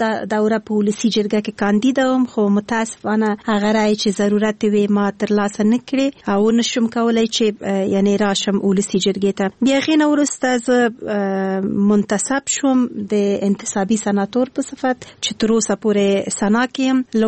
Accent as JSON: {"language": "Pashto", "region": "Kabul", "country": "Afghanistan", "tie": "born there", "said": "زه د اصلا پلار مې د خوست ده، مور مې د پکتیا ده، او زه په خپله کابل کې زیږیدلی یم، خو په هر صورت د خوست ایل کېږم."}